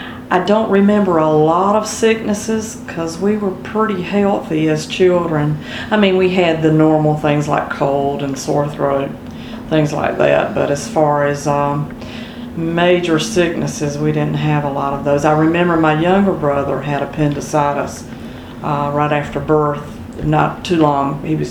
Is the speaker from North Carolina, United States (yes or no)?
yes; Black Creek, North Carolina, United States; I grew up in, the first county was Wilson County in Black Creek. That was where I originally was from.